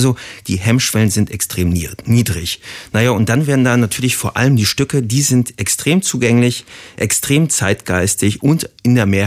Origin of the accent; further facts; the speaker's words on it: Berlin, Germany; Und darauf kann man als Berliner auch ein bisschen stolz sein